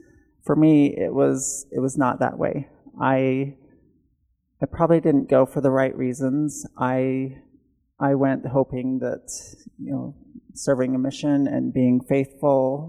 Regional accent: Kaysville, Utah, United States; I grew up in Utah, and I've lived here all my life. I grew up in a small town, Kaysville. Some of you might know where that is. It's by Cherry Hill and Lagoon.

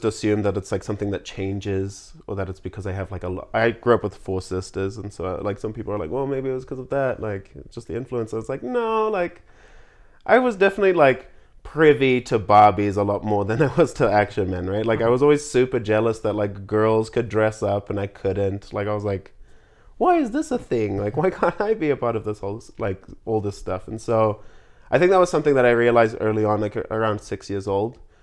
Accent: Harare, Zimbabwe; I'm from Harare, Zimbabwe. So that's in Africa. Most people think that's part of South Africa. And it's like, no, it's a whole separate country. So Zimbabwe, just from the capital and the capital city there.

